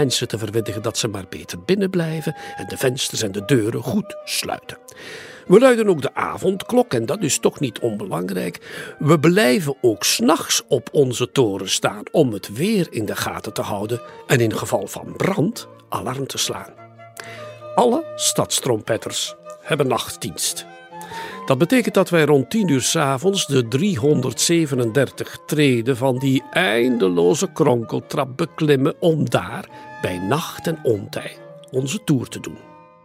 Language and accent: Dutch; Antwerp, Flanders, Belgium; En als een Antwerpenaar niet kan klagen, dan is hij niet gelukkig.